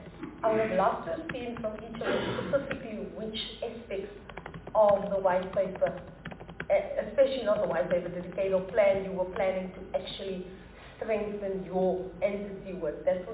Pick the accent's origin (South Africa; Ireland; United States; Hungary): South Africa; Eastern Cape; I'm from the Eastern Cape